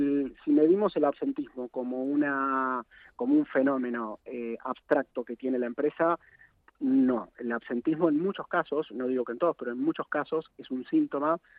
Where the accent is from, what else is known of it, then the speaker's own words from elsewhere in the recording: Argentina; Ah, no, yo soy argentino.